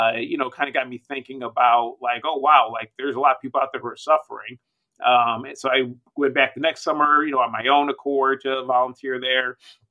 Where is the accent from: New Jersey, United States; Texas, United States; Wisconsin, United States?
Wisconsin, United States; Madison; So growing up, I grew up in Madison, Wisconsin, didn't want for anything, you know, upper middle class family.